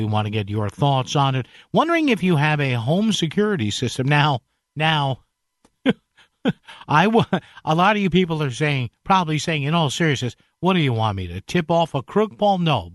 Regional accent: New Haven, Connecticut, United States; we got one at the house I grew up in New Haven

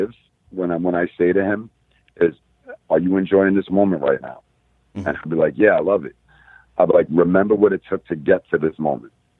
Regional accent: New York City, New York, United States; I'm from Staten Island, we all know Times Square.

